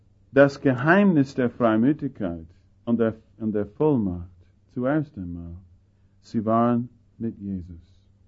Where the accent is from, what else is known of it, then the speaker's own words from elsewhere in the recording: Austria; Und besonders Leute aus die Bauernleute und so weiter bei uns in Österreich, wenn sie an einem vorbeigehen, der einen Doktortitel hat